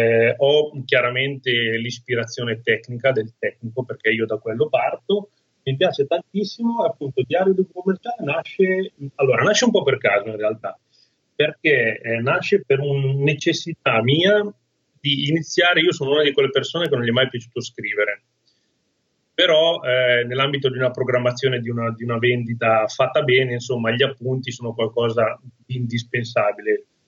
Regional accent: Milan, Lombardy, Italy; now in Marche, Italy; a me piace dire che sono un milanese marchigianizzato, nel senso che vivo qua giù nelle Marche da qualche anno, ormai da 9.

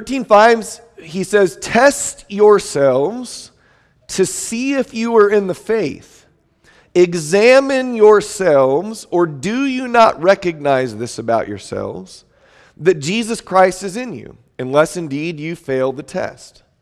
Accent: San Diego, California, United States; We grew up in San Diego, but across town, and so we never really got to be good friends when we were young, though we knew each other.

